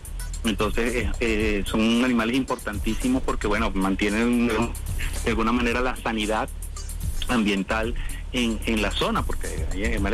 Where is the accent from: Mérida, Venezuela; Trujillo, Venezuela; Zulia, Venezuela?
Zulia, Venezuela; yo soy, como voy a un zuliano, yo soy de Zulia, obviamente, ¿no?